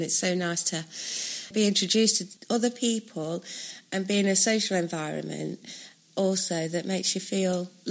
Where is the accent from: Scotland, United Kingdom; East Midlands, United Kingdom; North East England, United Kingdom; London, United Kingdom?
East Midlands, United Kingdom; Derby; and I'm from Little Ava in Derby.